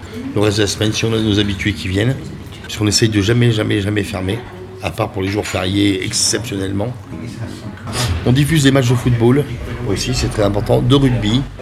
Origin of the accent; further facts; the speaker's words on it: Eymoutiers, Nouvelle-Aquitaine, France; Je suis originaire d'Émoutiers.